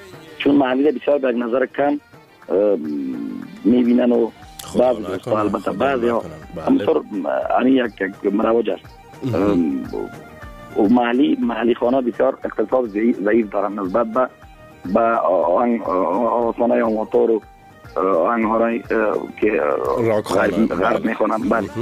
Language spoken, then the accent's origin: Persian; Kabul, Afghanistan; از مالیت کابل هستم.